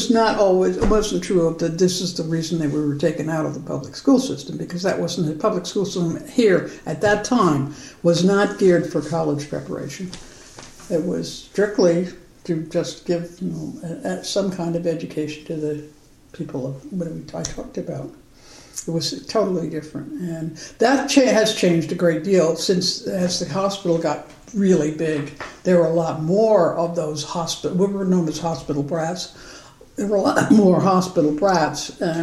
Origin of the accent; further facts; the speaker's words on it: Cooperstown, New York, United States; So my growing up in Cooperstown is rather different from a lot of other people's, I think.